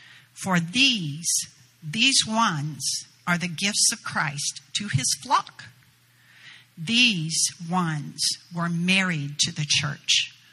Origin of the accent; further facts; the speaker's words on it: United States; I'm like, I'm sorry, I'm American.